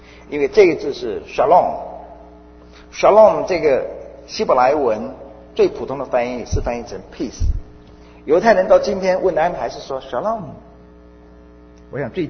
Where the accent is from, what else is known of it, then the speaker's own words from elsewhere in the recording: China; 即便我的身份我的文化我的种族的认同，我可以说我是中国人，即使是如此，我是在中国寄居的。